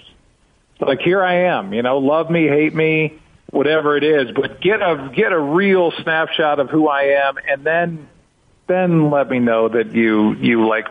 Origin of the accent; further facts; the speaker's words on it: St. Louis, Missouri, United States; especially here in St. Louis where I live. For a certain segment of the population, especially in my hometown, I will always be